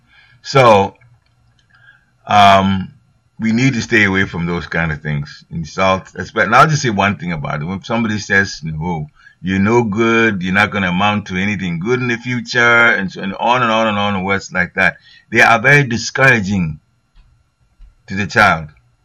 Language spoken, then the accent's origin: English; United States; of course we're from the United States and we went to, that time we're in Malaysia.